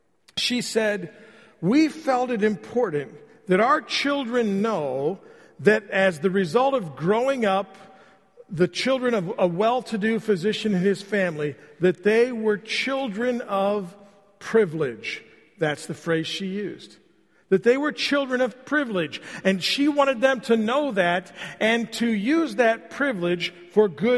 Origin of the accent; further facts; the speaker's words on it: United States; born there; For example, I was born in the United States. That's a privilege.